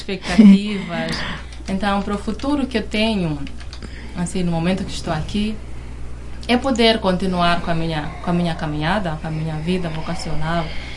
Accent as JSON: {"language": "Portuguese", "country": "Mozambique", "lives_now": "Brazil", "said": "nós que viemos da África, Moçambique, estamos aqui aprendendo mais, conhecendo mais"}